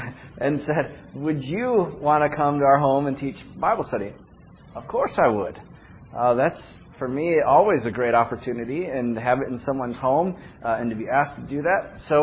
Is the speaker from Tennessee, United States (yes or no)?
yes; Paris, Tennessee, United States; born there; I was born in Paris, Tennessee.